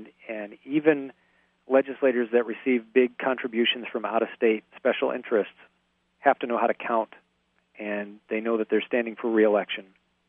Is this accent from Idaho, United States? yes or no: no; Iowa, United States; I was born and raised here in Iowa. I've lived in eastern Iowa. I've lived in northwest Iowa. I now live in central Iowa.